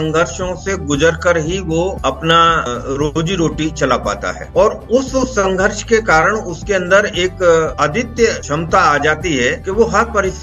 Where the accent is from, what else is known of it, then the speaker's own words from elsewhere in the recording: Rampur, Uttar Pradesh, India; मैं एक कृषक परिवार से हूँ। मेरा गांव रामपुर है और वो हापुड़ के पास पड़ता है। मेरे पिताजी किसान थे और मैं वहीं से पढ़ता हुआ आगे जो है बढ़ा।